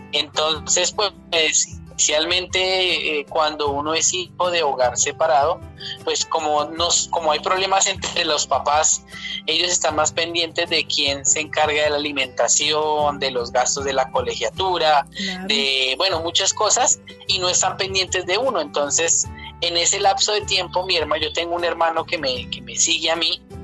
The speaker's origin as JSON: {"language": "Spanish", "town": "San Andrés", "region": "San Andrés and Providencia", "country": "Colombia", "tie": "born there", "said": "Pues yo nací originalmente aquí en Colombia. Cerca a Colombia hay una isla. Esa isla se llama San Andrés."}